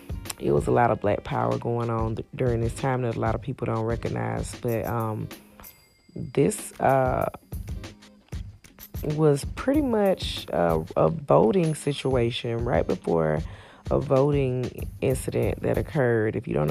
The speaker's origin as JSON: {"language": "English", "region": "Georgia", "country": "United States", "tie": "born or raised there", "said": "I grew up and born and raised in Mitchell County all my life. And I am 7 minutes away from Camilla, Georgia"}